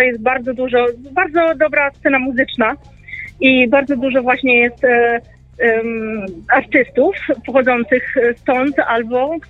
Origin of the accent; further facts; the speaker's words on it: Italy; Polish is a second language; ja jestem pół Włoszka, więc przepraszam za mój polski.